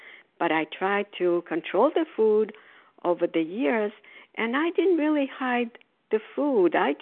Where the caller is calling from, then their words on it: Port Charlotte, Florida, United States; We are snowbirds, so I'm calling from Port Charlotte, Florida, and we'll be back to Massachusetts in next week.